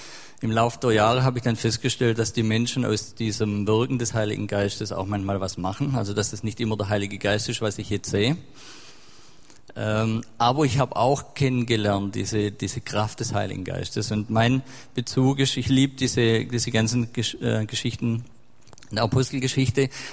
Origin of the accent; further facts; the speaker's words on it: Ludwigsburg, Baden-Württemberg, Germany; Von Stuttgart. Ich komme von Ludwigsburg, eigentlich.